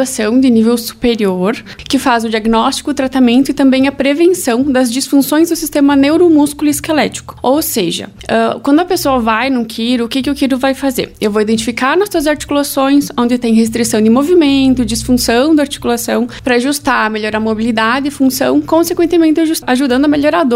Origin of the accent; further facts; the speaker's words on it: São José do Ouro, Rio Grande do Sul, Brazil; Não, eu sou de São José do Ouro e eu atendo aqui em Campos Novos a cada 15 dias